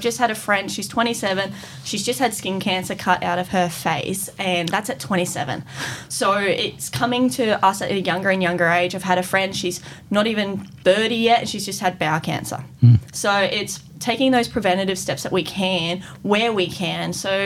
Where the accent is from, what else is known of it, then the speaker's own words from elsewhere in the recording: Australia; So I'm the Australian representative that's going internationally.